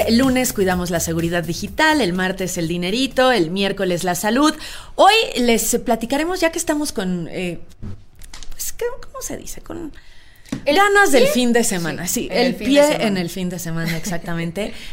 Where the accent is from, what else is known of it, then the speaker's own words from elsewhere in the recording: Mexico; Oye, ¿necesitamos visa como mexicanos para ir?